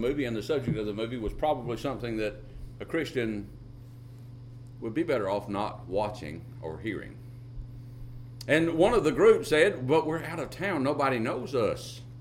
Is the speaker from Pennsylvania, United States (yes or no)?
no; Missouri, United States; I am from Missouri. You've got to show me.